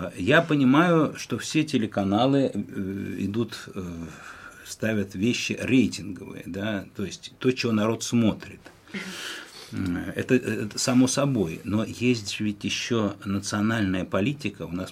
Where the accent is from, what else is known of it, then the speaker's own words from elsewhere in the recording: Vologda, Vologda Oblast, Russia; also born or lived in Moscow; Вот я родился в Москве. Мое детство прошло в Вологде.